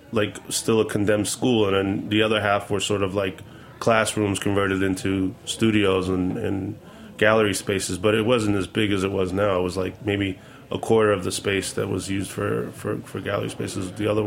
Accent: Queens, New York, United States; also born or lived in Hawaii; And then from Hawaii, we moved to Queens when I was about 5 years old. So I'm essentially a New Yorker. I grew up in Queens from five on.

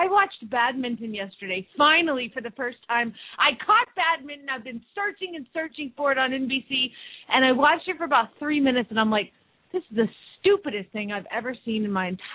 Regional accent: Phoenix, Arizona, United States; from Phoenix, Arizona

